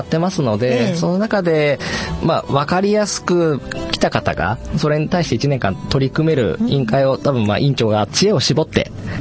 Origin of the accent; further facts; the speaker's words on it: Okazaki, Aichi, Japan; はい、僕は岡崎生まれ岡崎育ちです。